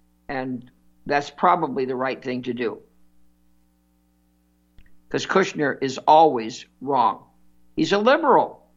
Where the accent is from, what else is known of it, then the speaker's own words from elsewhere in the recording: Santa Monica, California, United States; I grew up in Santa Monica. Santa Monica last night, out of control.